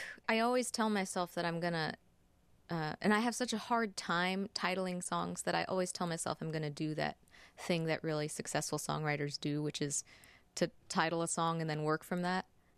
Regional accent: Texas, United States; also born or lived in New York; So Texas is all I have known, but it is not where I was born.

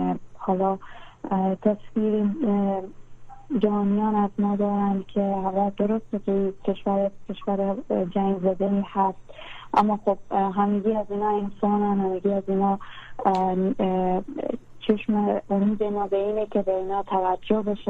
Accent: Afghanistan; وقتی که درباره مسافرت فکر می کردم، می گفتم نه، این کشورم است، وطنم است، هیچ وقت یک اتفاق نمی افته

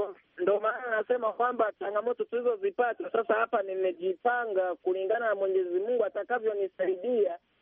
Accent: Muleba, Kagera, Tanzania; natokea mtaa wa Kebi Tembengute Mleba, Tanzania.

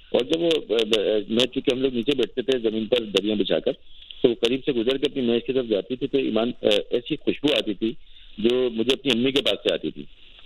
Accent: Punjab, Pakistan; now in Karachi, Pakistan; تو میرا بچپن اور یہ سب پنجاب میں ہی گزرا.

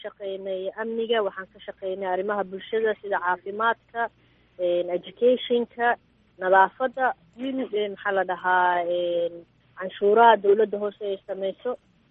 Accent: Mogadishu, Banaadir, Somalia; inaan Soomaali ahay, in aan aabbahay meeshuu kasoo jeeday aan joogo, inaan kasoo shaqeeyey dalkayga kaleento Muqdisho oo aan ku dhashay, aan kusoo barbaaray.

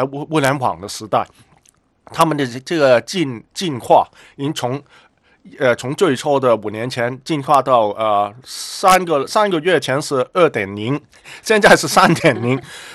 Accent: Hong Kong; 对对，我在香港土生土长的、嗯、现在这个香港的情况对我来说是非常陌生的，真的、啊、我在香港长大，从来没有见过这个情况。

